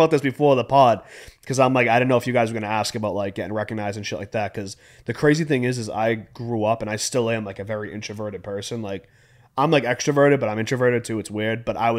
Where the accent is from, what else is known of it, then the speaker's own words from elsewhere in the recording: Boston, Massachusetts, United States; But, you know, I just feel like a lot of people, especially growing up in Boston, it was always instilled like you go to college or you go to the union. That was really the only two paths, at least for me.